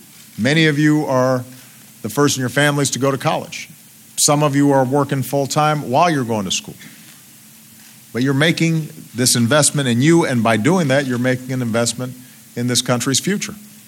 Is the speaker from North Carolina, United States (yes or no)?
no; Chicago, Illinois, United States; up in my hometown of Chicago